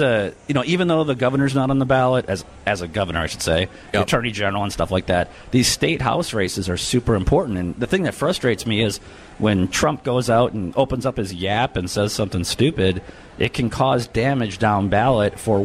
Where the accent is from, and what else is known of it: Minnesota, United States